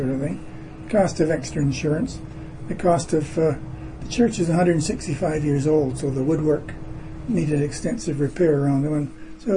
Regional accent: Kingston, Ontario, Canada; I was attending the dedication of a memorial window in Kingston, Ontario, which is my hometown, in St. Paul's Anglican Church there.

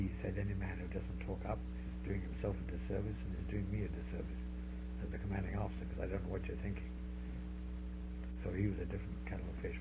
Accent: Vancouver, British Columbia, Canada; though we came from Vancouver, a lot of our fellows came from up the valley

